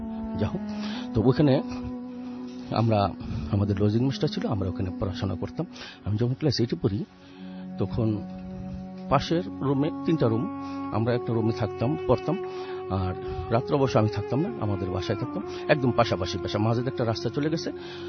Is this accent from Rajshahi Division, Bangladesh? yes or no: no; Narayanganj, Dhaka Division, Bangladesh; আমি নারায়ণগঞ্জ সারারপাড় থেকে এসেছি